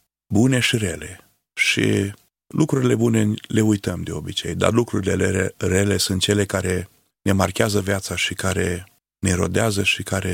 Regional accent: Negreni, Cluj County, Romania; Negreni, în sat la noi, acasă la noi, în anul 1977

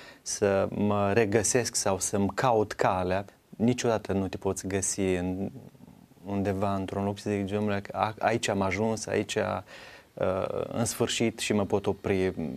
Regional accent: Bessarabia, Moldova; born there; M-am născut în Basarabia, într-un sat, și de mic copil mi-a plăcut muzica.

